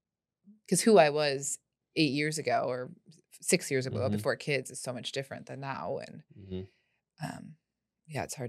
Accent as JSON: {"language": "English", "town": "Kansas City", "country": "United States", "said": "Yeah, both from Kansas City."}